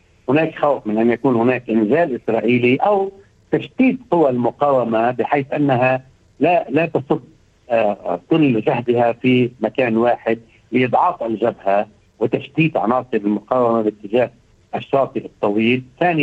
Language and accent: Arabic; Lebanon; كنا ننتظر نحن كلبنانيين